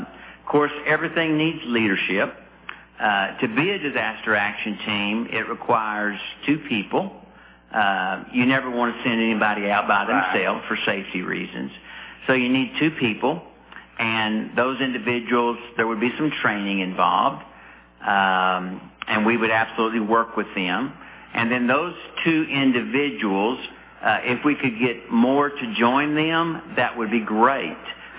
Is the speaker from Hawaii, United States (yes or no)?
no; Hermitage, Tennessee, United States; close to late great Andrew Jackson there in Hermitage. So I've been around that area my whole life.